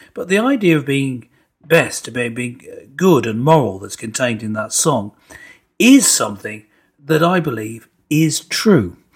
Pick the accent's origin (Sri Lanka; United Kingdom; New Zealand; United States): United Kingdom; England; And we should be proud of being English.